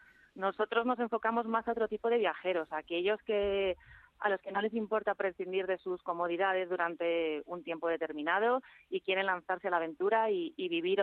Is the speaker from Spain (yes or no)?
yes; Spain; moved away as an adult; Hace ya casi 16 meses que salí de España